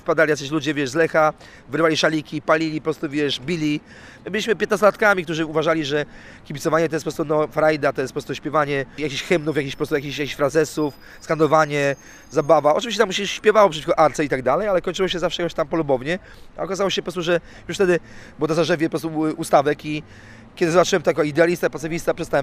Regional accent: Gdańsk, Pomeranian Voivodeship, Poland; ale no nie mogę zamieszkać w Gdyni. Jestem z Gdańska

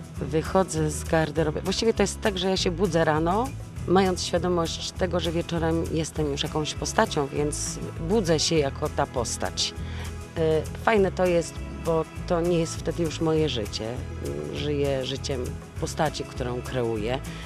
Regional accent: Kromolin, Lower Silesian Voivodeship, Poland; also born or lived in Głogów; now in Gdynia, Poland; wychowywałam się na wsi w Kromolinie, potem edukowałam się w Głogowie w liceum medycznym, całe życie marzyłam o tym, żeby mieszkać w Gdyni.

